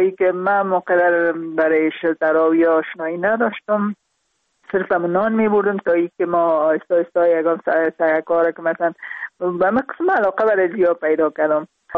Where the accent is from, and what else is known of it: Parwan, Afghanistan; also born or lived in Kabul